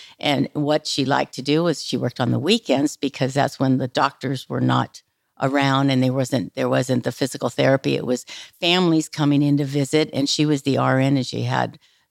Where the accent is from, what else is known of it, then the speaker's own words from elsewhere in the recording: Alameda, California, United States; Oh, I loved it. I loved it for a lot of the reasons. Back in the 50s, it was safe.